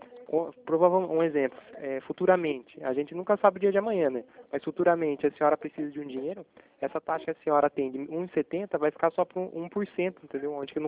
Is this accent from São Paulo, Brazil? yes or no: yes; Itatiba, São Paulo, Brazil; eu sou daqui de Itatiba